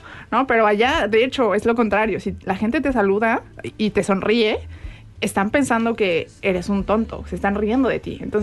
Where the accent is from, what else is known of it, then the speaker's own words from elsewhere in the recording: Mexico City, Mexico; De la Ciudad de México